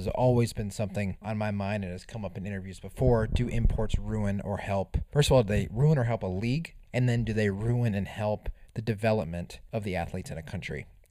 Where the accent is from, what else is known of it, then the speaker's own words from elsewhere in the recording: United States; but in the end, I'm in the United States and I'm an American, so I can hand out and just kind of watch a little bit.